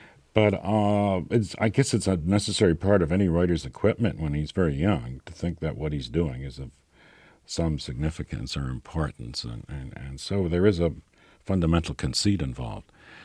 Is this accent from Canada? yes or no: yes; Canada; moved away as an adult; at that time, I felt, being Canadian, that if I were going to prove to myself that I was a writer, I had to do it in London or New York.